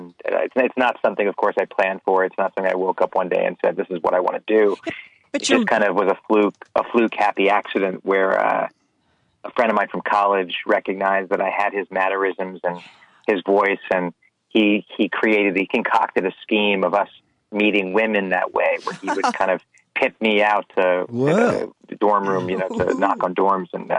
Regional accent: New York, United States; now in Los Angeles, United States; I'm from New York, though, but yeah.

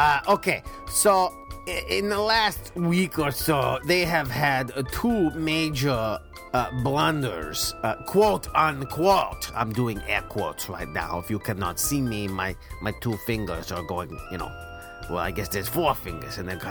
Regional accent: New England, United States; You and I, we are both from the East Coast, right? The New England.

